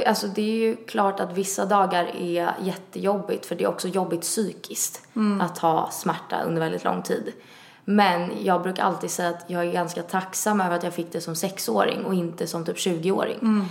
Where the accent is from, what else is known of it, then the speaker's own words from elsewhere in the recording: Italy; jag är italienare